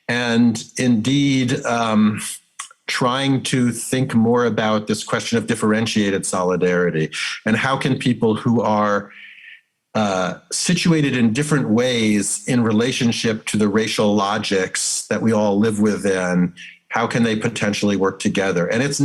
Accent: United States; but I'm white and I'm an American citizen.

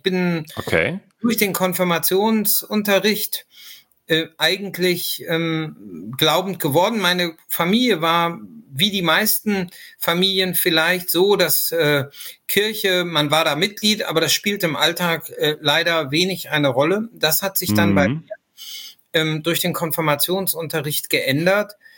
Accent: Lower Saxony, Germany; Ich komme eigentlich aus Niedersachsen, da bin ich aufgewachsen

